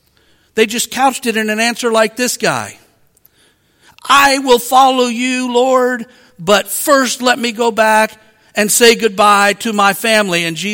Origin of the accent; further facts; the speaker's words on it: Wisconsin, United States; I came from Wisconsin to Mississippi.